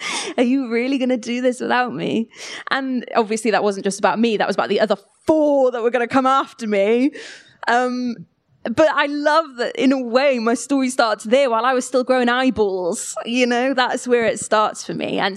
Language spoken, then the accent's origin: English; Wales, United Kingdom; I'm originally from West Wales, Pembrokeshire in West Wales.